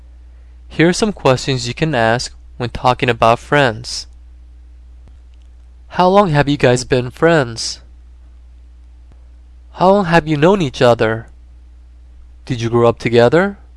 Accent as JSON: {"language": "English", "region": "Florida", "country": "United States", "tie": "born or raised there", "said": "I grew up in Florida, so my in-laws are there. We moved to California 5 years ago."}